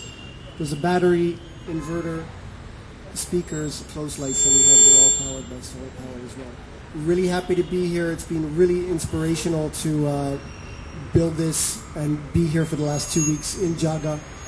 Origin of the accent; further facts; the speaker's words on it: France; English is a second language; from France.